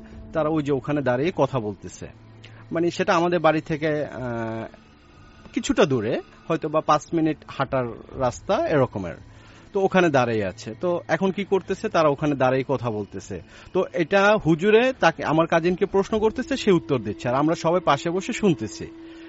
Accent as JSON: {"language": "Bangla", "town": "Barisal", "region": "Barisal Division", "country": "Bangladesh", "tie": "born or raised there", "lives_now": "Dhaka, Bangladesh", "said": "আমি ঢাকা নয়াপল্টন থেকে এসেছি, আর আমার গ্রামের বাড়ি হচ্ছে বরিশালে।"}